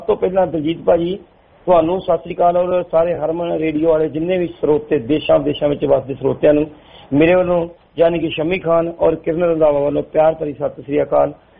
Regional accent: Kothe, Punjab, India; born there; ਛੋਟਾ ਜਿਹਾ ਪਿੰਡ ਹੈ ਕੋਠੇ, ਉੱਥੇ ਮੇਰਾ ਜਨਮ ਹੋਇਆ ਜੀ ਭਾਜੀ।

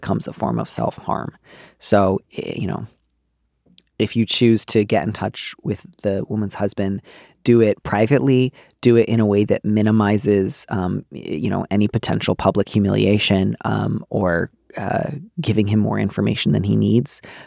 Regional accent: Midwest, United States; I grew up in the Midwest.

